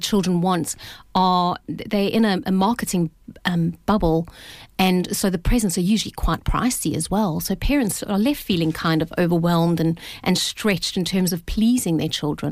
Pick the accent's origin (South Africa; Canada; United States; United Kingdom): South Africa; You know, I come from South Africa, which is not as privileged as this country, and I've seen poverty